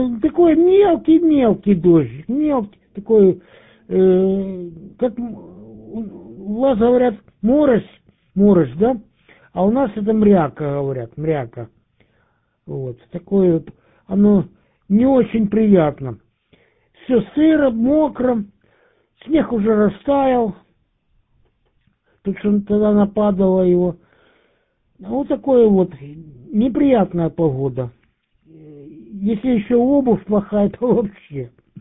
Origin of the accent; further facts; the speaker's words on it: Dnipro, Dnipropetrovsk Oblast, Ukraine; я ж родился и вырос в Днепропетровске, вот. А у нас город русскоязычный, конечно. Вот. А у меня родители Западной Украины, значит, это на все лето отвозили туда, в Хмельницкую область.